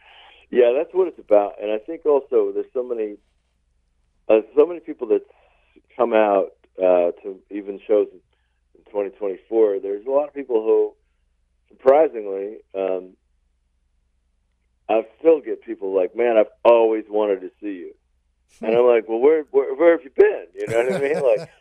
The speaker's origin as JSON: {"language": "English", "town": "Harrisburg", "region": "Pennsylvania", "country": "United States", "tie": "born or raised there", "said": "I grew up in Harrisburg"}